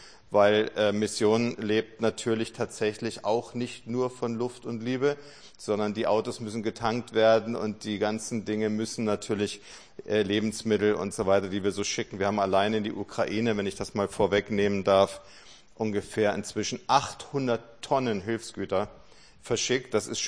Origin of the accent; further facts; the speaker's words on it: Freiburg, Baden-Württemberg, Germany; also born or lived in Cologne / Berlin; Ursprünglich geboren bin ich sogar in Köln, sind dann aber nach Freiburg gezogen, wo mein Vater Pastor war, sehr lange und dann später in Berlin.